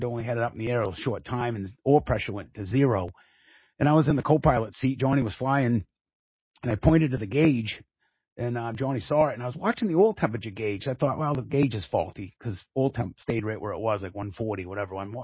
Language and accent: English; Gorham, Maine, United States; But, you know, growing up in Gorham and really experiencing that community upbringing.